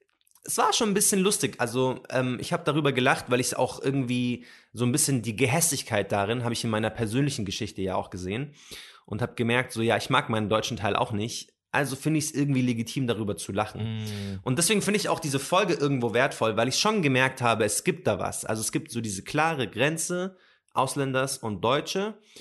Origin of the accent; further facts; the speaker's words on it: Palestine; Was ist Arabien? Ich komme aus Palästina.